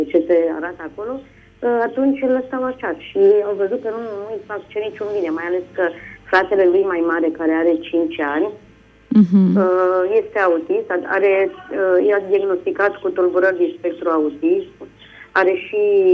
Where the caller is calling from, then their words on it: Bolintin, Giurgiu County, Romania; din Bolintin.